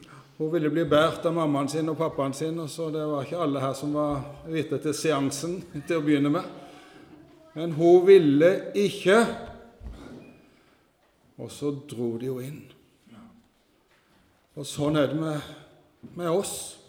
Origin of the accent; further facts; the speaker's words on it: Flekkerøya, Agder, Norway; Jeg husker en predikant hjemme på Flekkerøya en gang